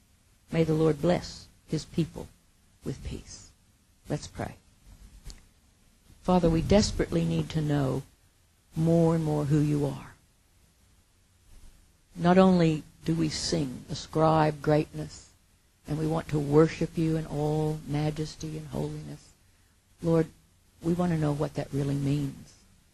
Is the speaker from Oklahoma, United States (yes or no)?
yes; Oklahoma, United States; Now, I grew up in Oklahoma, which is the land of tornadoes.